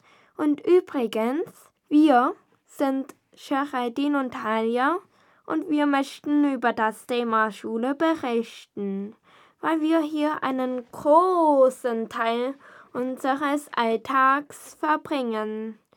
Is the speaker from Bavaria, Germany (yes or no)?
no; Eilenburg, Saxony, Germany; Ich komme aus Einenburg, ganz in der Nähe von Leipzig.